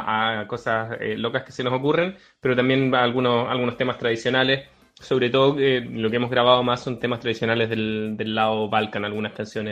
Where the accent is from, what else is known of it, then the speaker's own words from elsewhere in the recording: Valdivia, Los Ríos, Chile; hemos estado tocando en Valdivia, de donde yo soy, saludos a Valdivia.